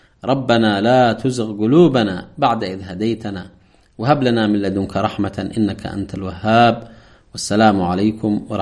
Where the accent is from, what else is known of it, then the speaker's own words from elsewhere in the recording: Yemen; هؤلاء نفتخر بهم كيمنيين، ويجب أيضا أن نقتدي بهم.